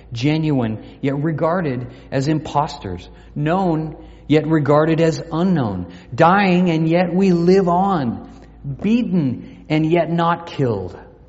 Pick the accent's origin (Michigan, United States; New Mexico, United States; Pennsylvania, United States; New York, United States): New Mexico, United States; Albuquerque; the house where we grew up in Albuquerque, New Mexico.